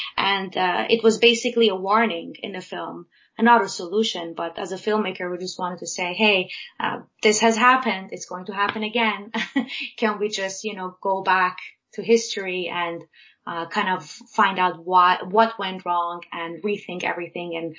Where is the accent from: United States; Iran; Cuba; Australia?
Iran; I was born in Iran, and I've seen, you know, the importance and basically agriculture of wheat all my life. I grew up with that near the city where I was born and lived in.